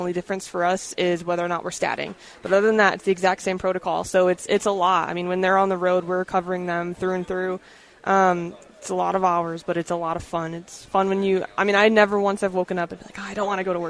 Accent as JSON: {"language": "English", "region": "Michigan", "country": "United States", "said": "I'm from Michigan originally, the northern part of the Lower Peninsula."}